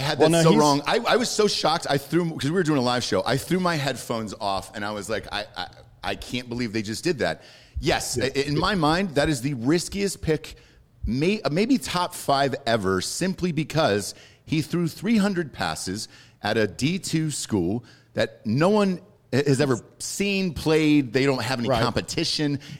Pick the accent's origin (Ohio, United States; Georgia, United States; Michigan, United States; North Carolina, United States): Georgia, United States; Atlanta; I denounced all of my Atlanta. I'm from Atlanta.